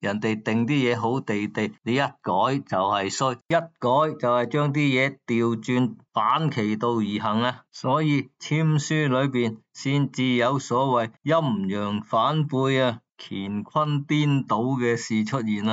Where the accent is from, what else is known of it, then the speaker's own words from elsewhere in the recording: Hong Kong; 咁大家都知道啦，我哋香港人啦，特别系广东人讲个窿咧，就即系有啲落落地啊